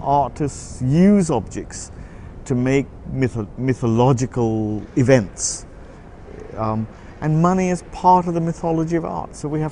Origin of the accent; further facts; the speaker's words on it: India; now in United Kingdom; And I grew up in India, and in some ways I'm a foreigner there.